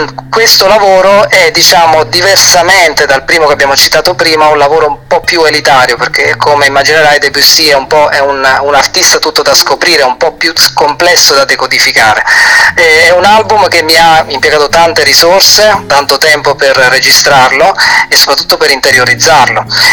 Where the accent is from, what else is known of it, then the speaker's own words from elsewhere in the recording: Campania, Italy; alla mia terra di origine, che è la Campania